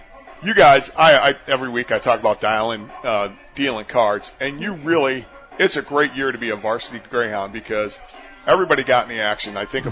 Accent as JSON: {"language": "English", "town": "Wheaton", "region": "Illinois", "country": "United States", "tie": "born or raised there", "said": "growing up in Wheaton, you know, to go back home and to see you do it."}